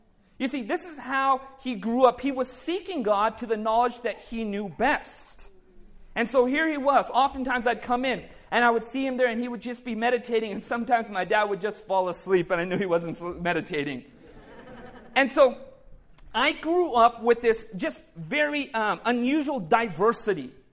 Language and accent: English; California, United States; born or raised there